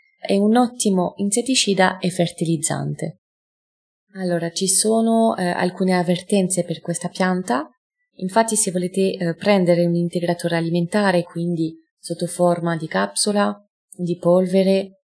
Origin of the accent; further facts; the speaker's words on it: France; accent: French; Italian is a second language; moved away as an adult; now in Italy; come lo potete intuire dal mio accento sono francese. Sono qui in Italia da 13 anni.